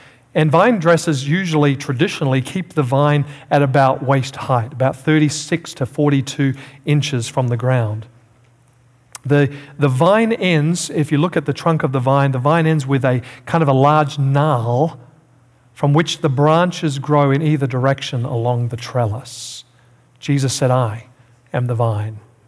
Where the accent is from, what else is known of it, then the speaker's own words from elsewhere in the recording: South Australia, Australia; I'm from Australia, as you know, originally, South Australia.